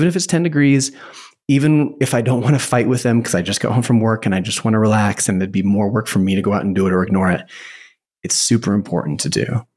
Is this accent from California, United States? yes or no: no; Idaho, United States; I remember two things about our next door neighbors when I was growing up in Idaho.